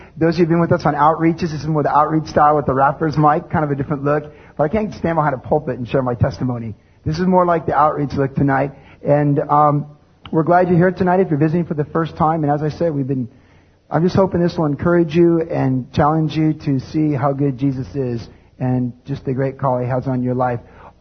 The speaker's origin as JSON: {"language": "English", "town": "Cleveland", "region": "Ohio", "country": "United States", "tie": "born there", "said": "So I was born in Cleveland, Ohio, in the same hospital my brother was born in, the same hospital my sister was born in by the same doctor, Cleveland, Ohio."}